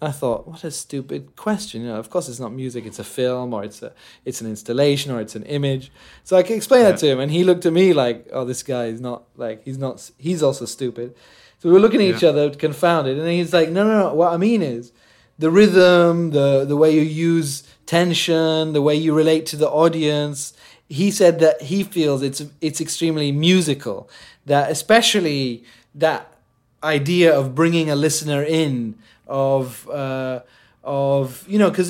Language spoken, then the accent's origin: English; Jordan; And before that, growing up in Jordan, I'd only had like MTV Asia